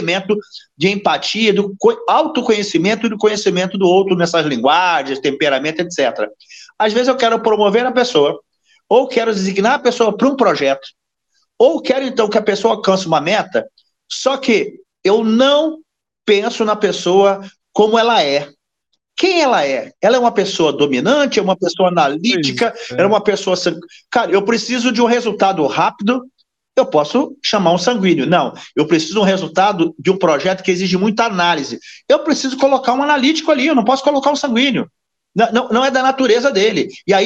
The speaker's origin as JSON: {"language": "Portuguese", "region": "Rio de Janeiro", "country": "Brazil", "also_born_or_lived": "São Paulo", "lives_now": "Niterói, Brazil", "said": "eu sou do Rio de Janeiro, 32 anos em São Paulo, né? Agora eu estou, na verdade, estou entre Rio e São Paulo, né? Eu estou no Vale do Paraíba hoje, Taubaté, mais especificamente, mas a minha residência principal, já nos últimos 3 anos, é Niterói, Rio de Janeiro."}